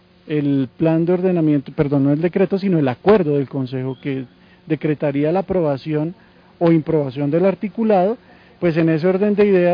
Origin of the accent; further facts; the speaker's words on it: Paulo VI, Bogotá, Colombia; yo viví desde el año 70 hasta el año 86 aquí en Paulo VI. Yo soy niño de Paulo VI